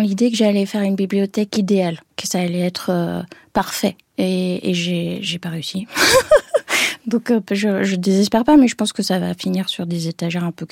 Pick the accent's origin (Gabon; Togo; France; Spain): France; first language English; French is a second language; elle voulait absolument qu'on parle anglais, donc vu qu'on était en France, de garder ce rapport à la langue maternelle.